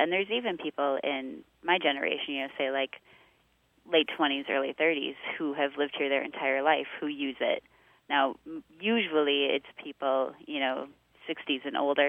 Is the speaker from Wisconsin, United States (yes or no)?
yes; Fort Atkinson, Wisconsin, United States; My response was Fort Atkinson, that being my hometown.